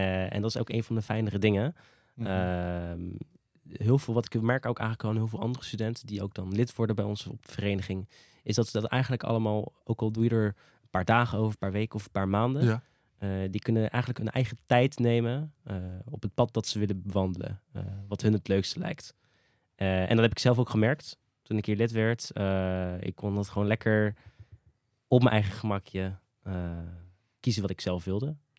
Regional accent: The Hague, South Holland, Netherlands; Ik ben echt een Hagenees. Ik ben eigenlijk echt opgegroeid in de Schilderswijk

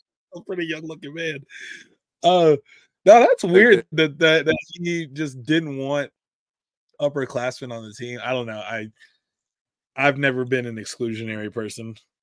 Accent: Maryland, United States; also born or lived in Virginia; I was born here, but then me and my mom moved to like the DMV, and so I grew up like in Maryland and Virginia and stuff. So I like went to high school out there too.

